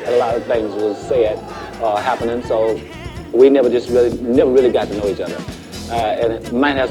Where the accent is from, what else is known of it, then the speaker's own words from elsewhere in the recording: Alabama, United States; And I'm from Alabama, and he's from Michigan